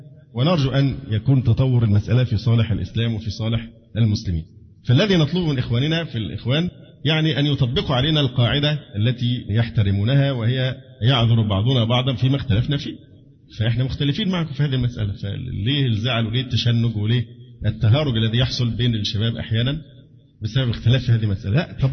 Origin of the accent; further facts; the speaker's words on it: Egypt; اللي ينفع عندنا في مصر اللعب بهذه الورقة